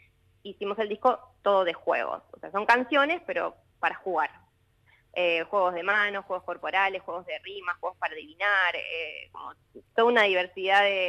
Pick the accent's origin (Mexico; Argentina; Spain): Argentina; Bahía Blanca, Buenos Aires Province; Yo me vine de Bahía Blanca para hacer eso, mi sueño